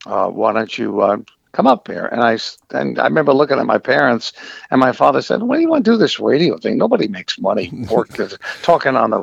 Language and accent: English; Brooklyn, New York, United States; I was on a subway train in New York City because I grew up in Brooklyn.